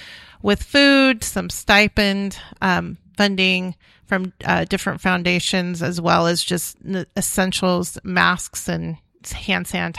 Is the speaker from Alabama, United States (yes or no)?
no; Los Molinos, California, United States; Well, I am a North State girl. Hey. I grew up in Las Molinas in Tehama County. It's my village of like 1,800 people, and go Bulldogs.